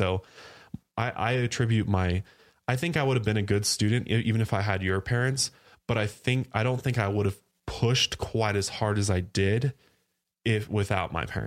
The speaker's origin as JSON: {"language": "English", "town": "Las Vegas", "region": "Nevada", "country": "United States", "tie": "born there", "also_born_or_lived": "Colorado / Oklahoma", "said": "I was born in Las Vegas and we lived there for a little while. Then we moved to Colorado and then we moved to Oklahoma, and we moved a bunch of times"}